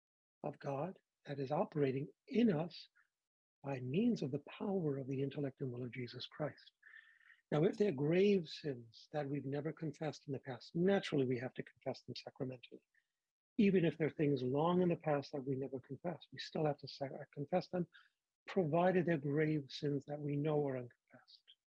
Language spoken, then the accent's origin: English; New York, United States; I grew up in New York and I didn't go to Catholic school.